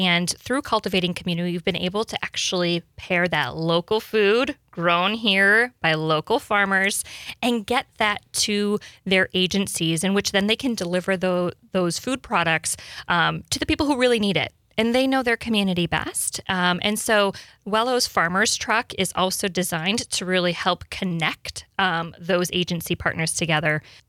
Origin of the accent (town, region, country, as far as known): Michigan, United States; born or raised there